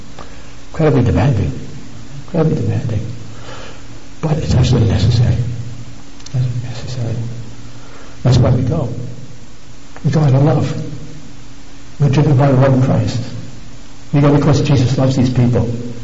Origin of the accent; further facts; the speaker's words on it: New York City, New York, United States; when people realize I come from New York City, they ask me, at 9/11, where were you?